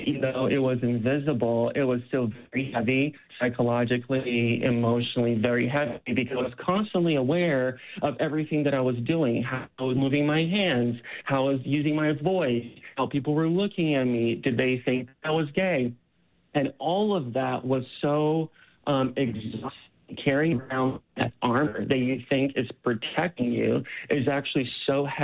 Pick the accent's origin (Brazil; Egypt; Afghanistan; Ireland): Brazil; now in Utah, United States; when I was a young queer person growing up in Brazil